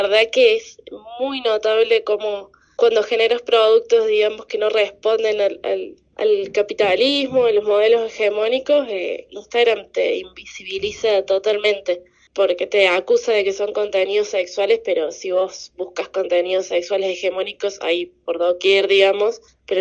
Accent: La Calera, Córdoba, Argentina; La primera la hice en Calera, yo soy de La Calera, así que la hicimos ahí.

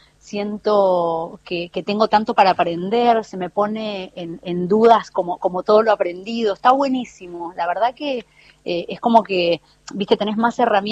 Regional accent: Pampa del Infierno, Chaco, Argentina; como mi de dónde soy, de Pampa del Infierno.

